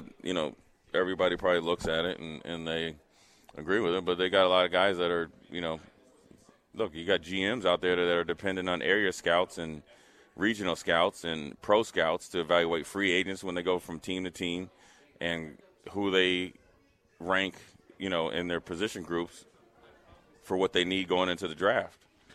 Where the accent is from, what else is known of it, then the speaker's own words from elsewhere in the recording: Minnesota, United States; I was from Minnesota. Not a lot of guys leaving.